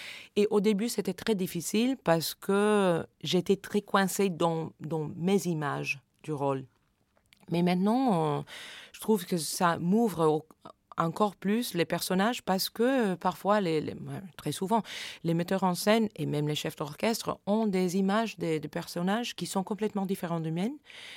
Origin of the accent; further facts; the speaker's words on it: United States; French is a second language; parce que c'est quelque chose qui manque chez nous aux États-Unis, la connaissance de scène.